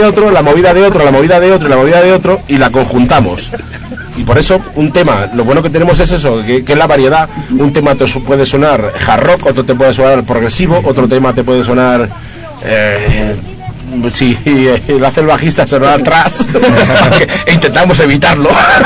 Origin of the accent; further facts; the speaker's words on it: Madrid, Community of Madrid, Spain; y yo soy de Carabanchel.